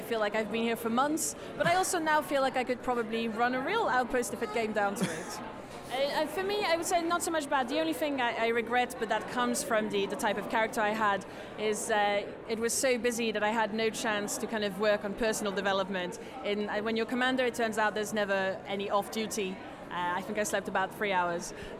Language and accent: English; France; now in England, United Kingdom; In real life, I'm French, but I come from England, where I've been living for a while